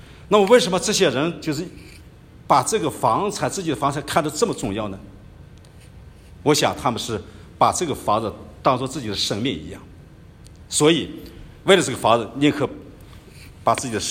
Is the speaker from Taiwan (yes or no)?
no; northern China, China; 我呢是出生在北方，中国的北方，是在农村长大的。